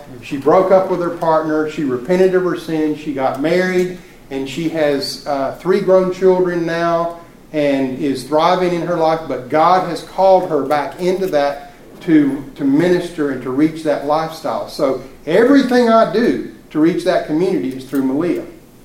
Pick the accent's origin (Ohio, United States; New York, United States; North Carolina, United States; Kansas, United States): North Carolina, United States; Asheville; I'm a native son of Asheville. I grew up in Asheville, and I've seen the changes over the years.